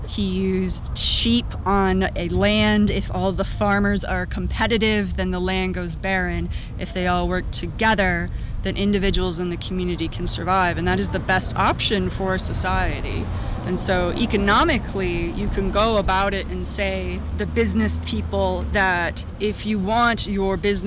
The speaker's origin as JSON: {"language": "English", "town": "Ann Arbor", "region": "Michigan", "country": "United States", "said": "I'm from Ann Arbor, you always have hippies sitting on the street."}